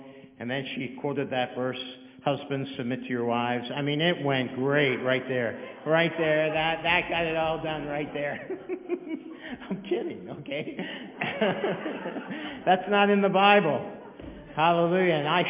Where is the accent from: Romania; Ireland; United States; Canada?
Ireland; I'm Irish. We're ridiculous people.